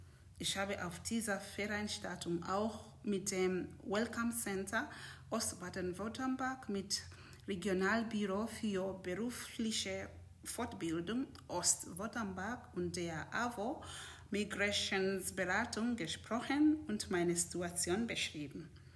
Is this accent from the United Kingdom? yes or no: no; Uganda; now in Heidenheim, Germany; Ich bin 36 Jahre alt, verheiratet und Mutter von 4 wunderbaren Kindern. Ursprünglich komme ich aus Uganda.